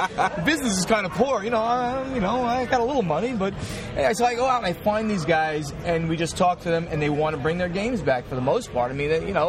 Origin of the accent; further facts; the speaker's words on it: United Kingdom; accent: British; You'd be like making fun of my British accent.